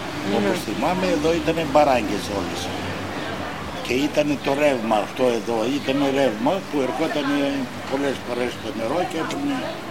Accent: Western Macedonia, Greece; Εμείς είμαστε από τον Ιφαίο Φλωρίνες

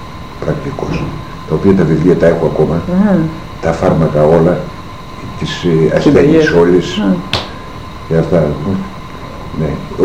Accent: Greece; born there; Εδώ στη Ξά.

